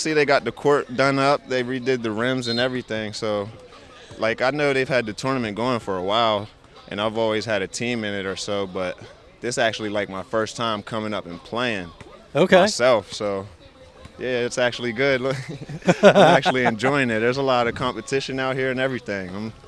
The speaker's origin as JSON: {"language": "English", "town": "Cumberland", "region": "Maryland", "country": "United States", "said": "Cumberland, Maryland."}